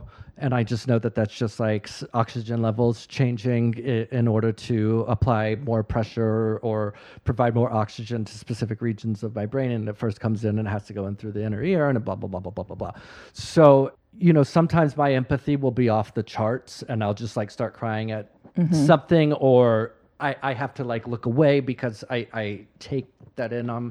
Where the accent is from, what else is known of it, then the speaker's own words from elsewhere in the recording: Florida, United States; growing up in Florida, like I didn't know the difference between American cheese and cheese.